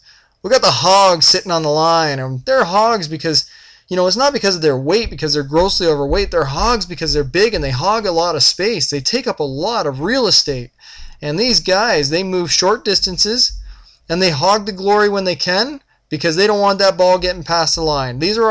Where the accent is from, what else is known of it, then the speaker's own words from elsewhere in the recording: Canada; I mean, there's some big kids in Canada, don't get me wrong. But in high school, we're not as big as an American high school student is.